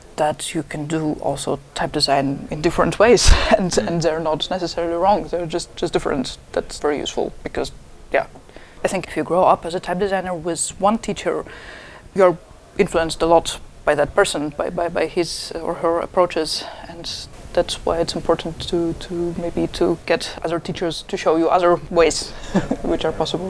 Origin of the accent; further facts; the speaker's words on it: Latvia; English is a second language; I'm from Latvia, Latvian uses quite a bit of diacritical marks.